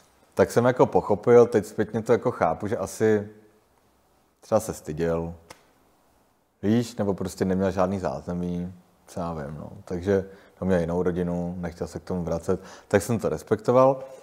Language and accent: Czech; Zlín, Zlín Region, Czechia; moved away as an adult; now in Prague, Czech Republic; v 19 letech, kdy vlastně jsme se přestěhovali do Prahy, ze Zlína do Prahy